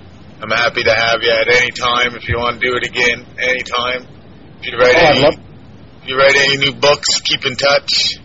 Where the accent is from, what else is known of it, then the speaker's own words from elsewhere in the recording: Canada; I'm Canadian, too.